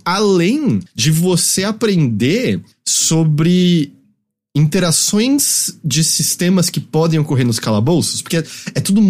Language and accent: Portuguese; Brazil; A gente cresceu no Brasil assistindo muito O Último de Nós Será o Vencedor da Galáxia.